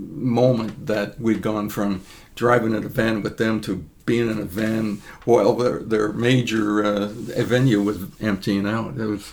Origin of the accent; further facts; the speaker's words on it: Canada; I grew up in Canada